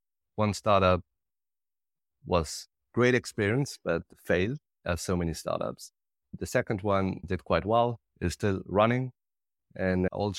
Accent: Luxembourg City, Luxembourg; English is a second language; I'm also born and raised in Luxembourg City, and as many Luxembourgers, obviously lived around many places around the world.

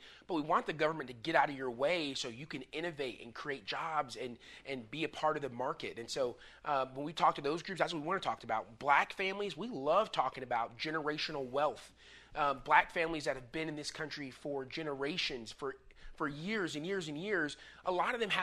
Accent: United States; I'm an American first and foremost.

